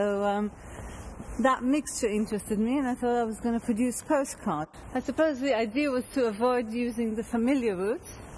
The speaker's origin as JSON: {"language": "English", "town": "Jerusalem", "region": "Jerusalem District", "country": "Israel", "tie": "born or raised there", "said": "I grew up in Jerusalem, and that mixture always fascinated me."}